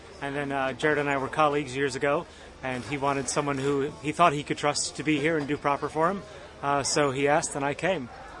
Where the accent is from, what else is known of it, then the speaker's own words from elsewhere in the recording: Michigan, United States; Close, because I'm from Michigan.